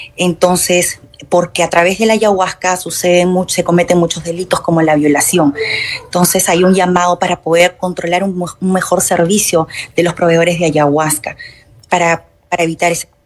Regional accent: Peru; now in New Jersey, United States; por los que estamos como peruanos fuera del país.

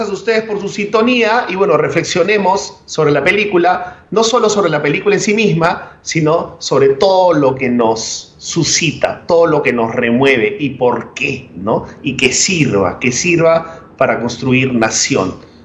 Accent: Peru; yo por ser coloradito, mestizo, pero coloradito, soy menos peruano que tú

